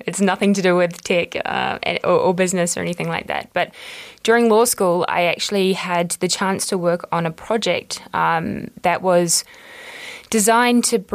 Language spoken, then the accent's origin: English; New Zealand; moved away as an adult; now in Europe; I first arrived in Europe nearly 16 years ago. So I've been here a while. But I grew up in New Zealand. I was the daughter of a single mum, a teacher.